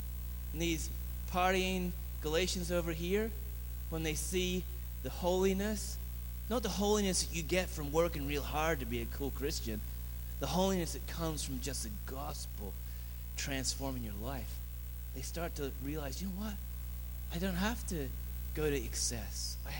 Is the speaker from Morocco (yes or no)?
no; Australia; now in United States; I didn't know the tension. I came from Australia. I had pictures of my old youth group in my office, and all of the girls in my old youth group wore bikinis.